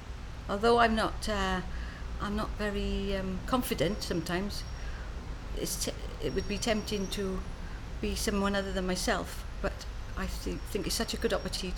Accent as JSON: {"language": "English", "town": "Newport", "region": "Wales", "country": "United Kingdom", "said": "I'm 52, and I come from Newport in Wales."}